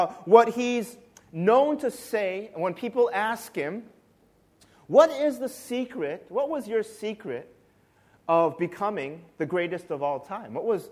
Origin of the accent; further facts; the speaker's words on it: Chicago, Illinois, United States; especially from my hometown Chicago sports teams. And so I grew up in my formative years as a Michael Jordan fanatic